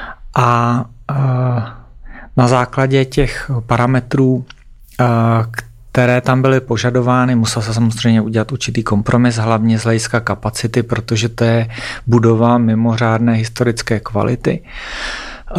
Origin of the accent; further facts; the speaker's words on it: Karlovy Vary, Karlovy Vary Region, Czechia; Byl jsem doma, no.